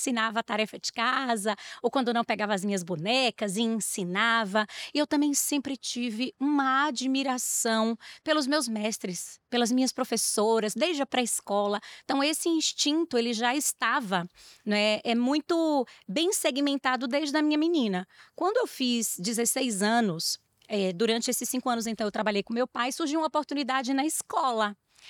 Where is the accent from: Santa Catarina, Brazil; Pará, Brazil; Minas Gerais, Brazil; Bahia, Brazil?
Bahia, Brazil; Eu sou baiana, filha de seu Jadi e Dona Ildete, nascida numa cidade que fica a 530 quilômetros da capital baiana.